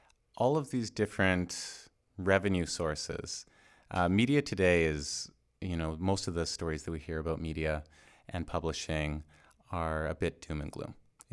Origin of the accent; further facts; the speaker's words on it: Canada; So I'm Canadian.